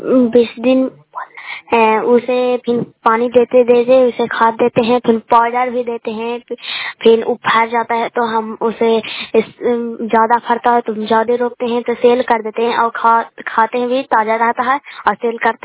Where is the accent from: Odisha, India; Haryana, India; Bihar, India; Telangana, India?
Bihar, India; मैं नालंदा जिले के रहने वाली, मैं गोड़ापुर पंचायत से बोल रहे हैं। मेरा गांव प्रखंड है।